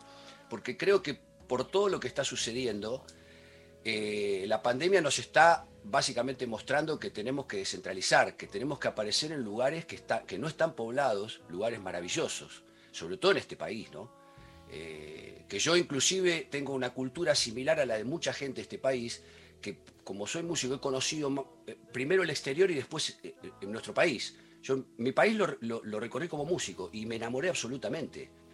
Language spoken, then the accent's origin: Spanish; Buenos Aires, Argentina; Yo soy de Aedo, ¿no? Y de provincia de Buenos Aires. Y yo cuento siempre que como no soy un pendejito, viste, tengo 55